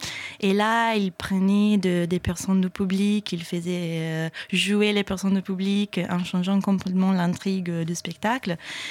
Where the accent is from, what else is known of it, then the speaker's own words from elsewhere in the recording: Italy; Je suis italienne et je conduis une recherche sur la production théâtrale dans les espaces occupés en Europe